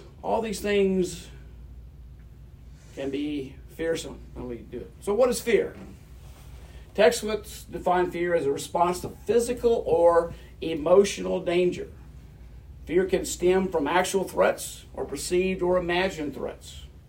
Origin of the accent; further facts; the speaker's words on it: the South, United States; When I was raised in the Baptist church in the South, my grandmother would always take me to Bible meetings, services, and revivals.